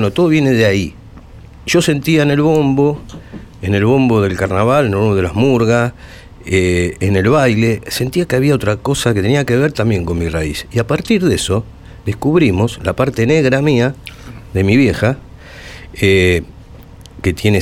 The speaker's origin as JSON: {"language": "Spanish", "region": "Buenos Aires", "country": "Argentina", "tie": "born there", "also_born_or_lived": "José C. Paz", "said": "Bueno, yo nací en Villa Urquiza. Después nos fuimos a José C. Paz."}